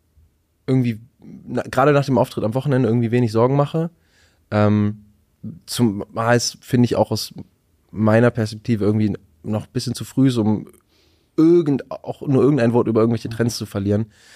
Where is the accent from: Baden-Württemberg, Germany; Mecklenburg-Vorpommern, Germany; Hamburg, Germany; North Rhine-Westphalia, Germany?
Hamburg, Germany; born there; now in Braunschweig, Germany; Zwar komme ich gebürtig nicht von hier, ich bin in Hamburg geboren und wohne jetzt auch erst irgendwie 10, 11 Jahre in Braunschweig